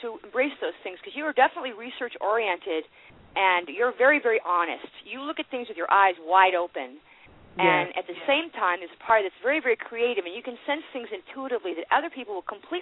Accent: Worcester, Massachusetts, United States; now in Boston, United States; Oh, in Boston. Oh, my old stomping grounds. I'm from Worcester, actually.

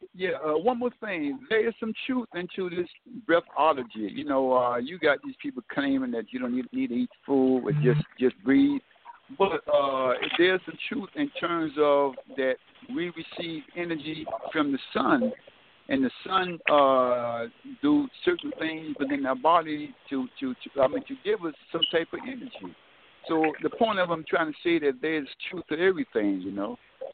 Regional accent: Miami, Florida, United States; from Miami. How y'all doing?

